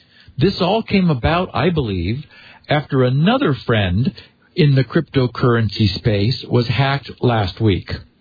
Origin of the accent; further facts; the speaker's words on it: Ohio, United States; he or she did a quick search of my Facebook Messenger messages and assessed that I was originally from Ohio and that my dad was sick.